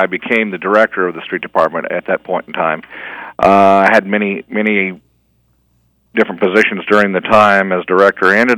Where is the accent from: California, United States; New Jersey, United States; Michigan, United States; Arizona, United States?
Arizona, United States; Chandler; now in Tucson, United States; I love the desert. I grew up in Chandler. I went to Chandler High School as a youngster 30-plus years ago.